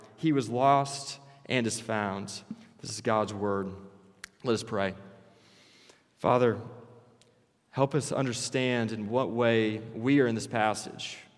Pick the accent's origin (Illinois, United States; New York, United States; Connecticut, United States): Illinois, United States